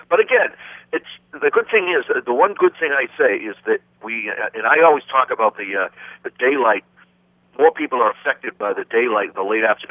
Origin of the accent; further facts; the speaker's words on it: Braintree, Massachusetts, United States; She used to live next to me, next to us when we grew up in Braintree